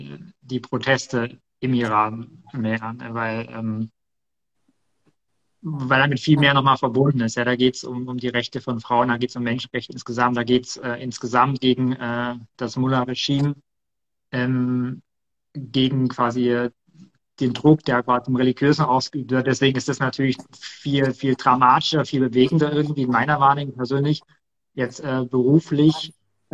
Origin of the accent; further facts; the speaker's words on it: Germany; dass wir als Deutsche den Mut haben, so aus deren Sicht sozusagen, in die Ukraine zu fahren in den ersten Kriegswochen, Monaten